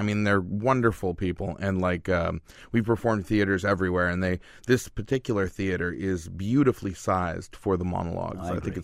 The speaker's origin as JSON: {"language": "English", "region": "Maine", "country": "United States", "lives_now": "New York, United States", "said": "No, I'm originally from Maine, and I live in New York."}